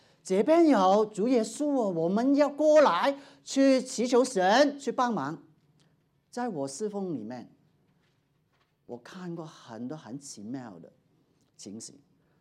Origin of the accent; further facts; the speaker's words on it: Hong Kong; 在香港不行啊，我从香港过来的